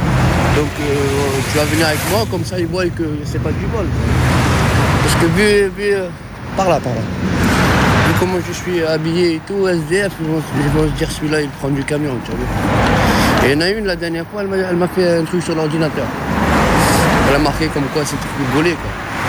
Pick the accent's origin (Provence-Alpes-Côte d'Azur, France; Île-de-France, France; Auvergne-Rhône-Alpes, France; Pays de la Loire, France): Provence-Alpes-Côte d'Azur, France; Marseille; Parce que moi je suis venu de Marseille, on a la mer et tout.